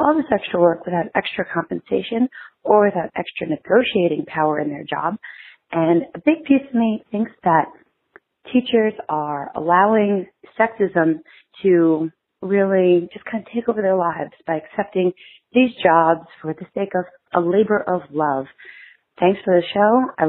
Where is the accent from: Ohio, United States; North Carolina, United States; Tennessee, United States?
Tennessee, United States; Nashville; from Nashville, Tennessee.